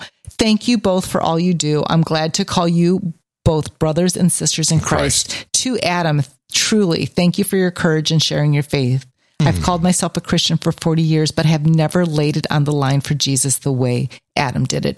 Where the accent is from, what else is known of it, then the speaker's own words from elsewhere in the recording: Alberta, Canada; now in Japan; I'm originally from Cowboy Country in Alberta, Canada.